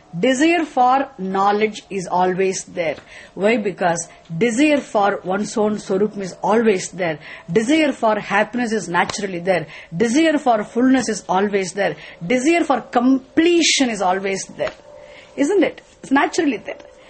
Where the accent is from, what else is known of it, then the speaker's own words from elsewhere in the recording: Coimbatore, Tamil Nadu, India; come on, I have come from Coimbatore, I am from India.